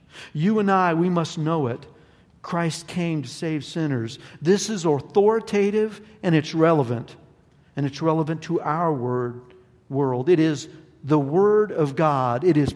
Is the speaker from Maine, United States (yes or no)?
no; Alabama, United States; I'm from Alabama. Most of y'all aren't.